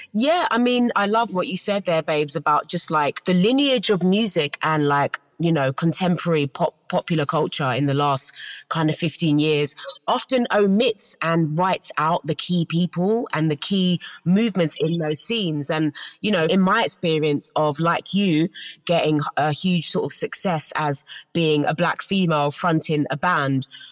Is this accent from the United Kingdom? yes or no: yes; London, United Kingdom; growing up in South London, losing a parent as a child.